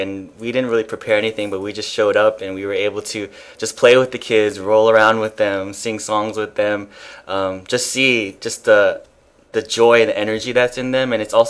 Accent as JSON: {"language": "English", "town": "Los Angeles", "region": "California", "country": "United States", "said": "We're from Los Angeles."}